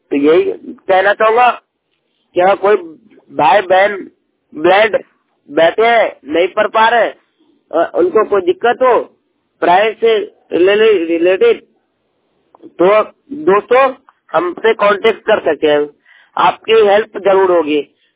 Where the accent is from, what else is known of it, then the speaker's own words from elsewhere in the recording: Madhubani, Bihar, India; now in New Delhi, India; मैं न्यू दिल्ली से हूँ। मैं रहने वाला बिहार मधुबनी की हूँ दोस्तों।